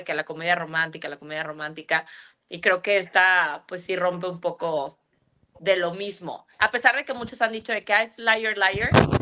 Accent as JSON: {"language": "Spanish", "town": "Guadalajara", "region": "Jalisco", "country": "Mexico", "said": "yo soy de Guadalajara, de repente todavía estoy medio norteada como de dónde es dónde."}